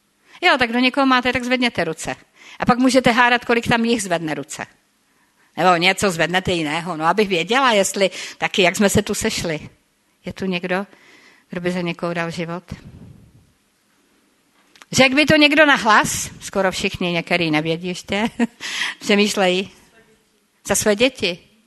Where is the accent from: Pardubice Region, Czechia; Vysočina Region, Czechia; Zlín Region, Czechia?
Zlín Region, Czechia; Rožnov pod Radhoštěm; now in Prague, Czech Republic; My žijeme v Praze, já jsem z Rožnova.